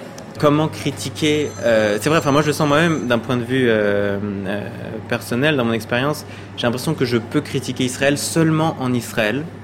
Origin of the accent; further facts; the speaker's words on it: France; born there; moi, j'ai pas d'origine marocaine, donc je suis d'origine... Enfin, je suis né en France, mais mes parents sont pieds noirs d'Algérie.